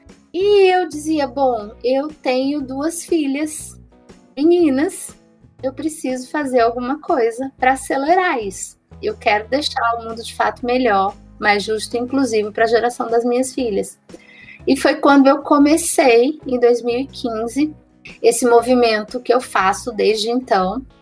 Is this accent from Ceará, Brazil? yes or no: yes; Ceará, Brazil; Se eu que sou cearense, que não cresci em São Paulo, não estudei em São Paulo